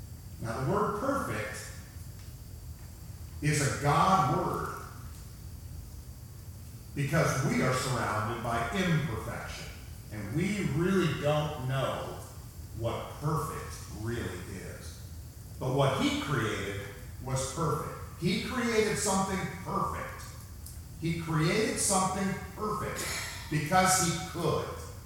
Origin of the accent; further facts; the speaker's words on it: Indiana, United States; born there; I was born in Indiana. I like being in Indiana, but he didn't ask me about it.